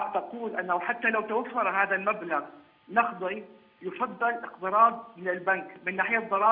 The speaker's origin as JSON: {"language": "Arabic", "country": "Syria", "moved": "yes", "lives_now": "Germany", "said": "أنا من سوريا، الأصل من سوريا، مهجري في أوروبا."}